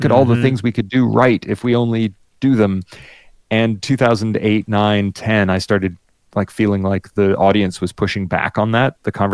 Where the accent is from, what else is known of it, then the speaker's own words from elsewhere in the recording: Miami, Florida, United States; I grew up in Miami, and the US is massive.